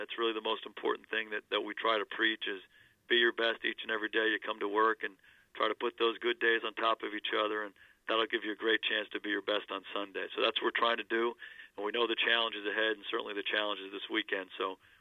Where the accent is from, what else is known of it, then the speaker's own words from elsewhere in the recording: New Jersey, United States; also born or lived in Abington, Pennsylvania; But I did spend a lot of my youth in New Jersey, and I have a lot of family in New Jersey